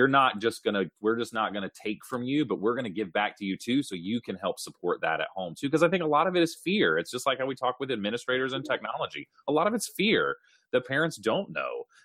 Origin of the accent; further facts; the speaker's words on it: Winston-Salem, North Carolina, United States; The Winston and Salem that's where those names of those cigarettes came from, is my hometown. The RJ Reynolds Corporation is in my backyard.